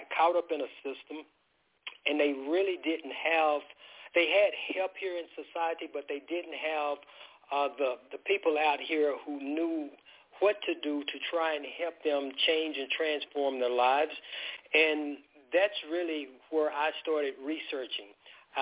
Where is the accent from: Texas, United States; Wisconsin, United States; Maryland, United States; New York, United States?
Texas, United States; Yes, Angela … I'm originally from Texas.